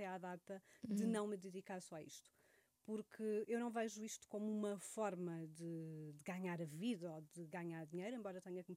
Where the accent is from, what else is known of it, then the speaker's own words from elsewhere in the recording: Alentejo, Portugal; Eu também cresci no Alentejo, numa aldeia.